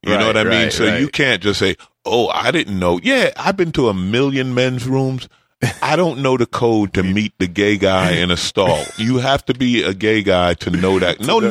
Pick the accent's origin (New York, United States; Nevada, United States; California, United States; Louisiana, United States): New York, United States; You know, like I grew up in New York. And in New York, New Yorkers will help a foreigner out.